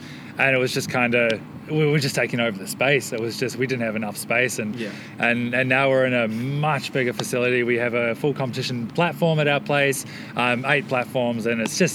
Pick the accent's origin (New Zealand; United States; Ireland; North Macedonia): New Zealand; I'm a Kiwi, so I support the Kiwi lifters.